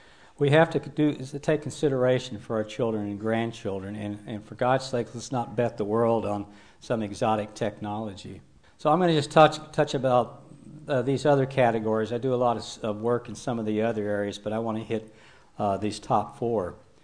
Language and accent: English; the Ozarks, United States; I was raised in the Ozarks, and we never talked about consuming and things like that.